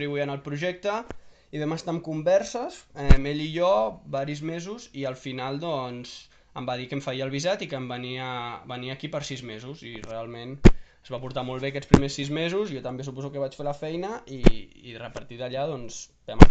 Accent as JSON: {"language": "Catalan", "town": "El Masnou", "region": "Catalonia", "country": "Spain"}